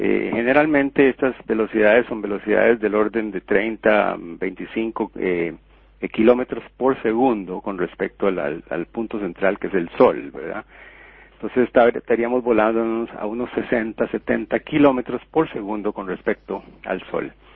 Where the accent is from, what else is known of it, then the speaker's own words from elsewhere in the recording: Costa Rica; Eso lo estamos haciendo también en Costa Rica, en mi país